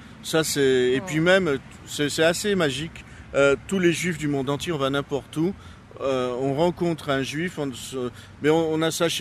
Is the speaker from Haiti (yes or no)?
no; France; on est français avec une religion, voilà, on ne va pas dans une église, on va dans une synagogue